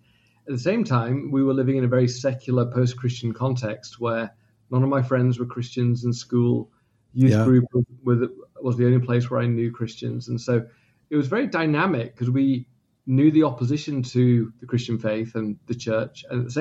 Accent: England, United Kingdom; now in Los Angeles, United States; which is very different to what I grew up with in England.

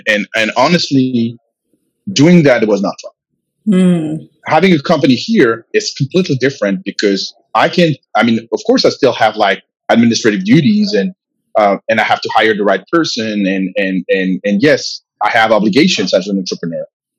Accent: France; English is a second language; Yeah, I grew up a minority in France.

